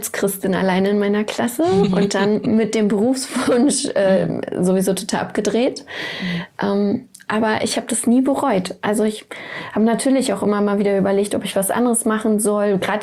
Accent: East Germany, Germany; ich komme aus dem Osten und da ist es ja nicht so selbstverständlich gewesen oder ist es immer noch nicht, dass man irgendwie zur Kirche geht.

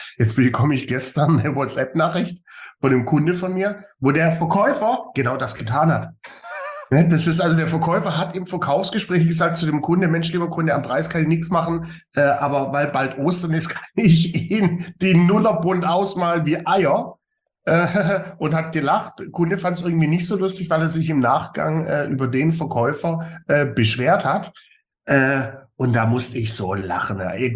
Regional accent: Ludwigsburg, Baden-Württemberg, Germany; aus Ludwigsburg. Da ist meine alte Heimat.

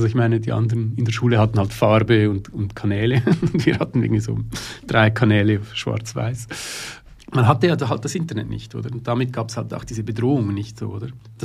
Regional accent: Switzerland; Das man einfach so spürt als Schweizer, würde ich jetzt mal behaupten.

